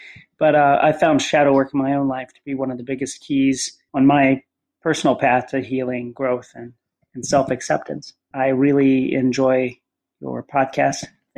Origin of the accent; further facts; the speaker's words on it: Chicago, Illinois, United States; I'm an entrepreneur from Chicago, Illinois.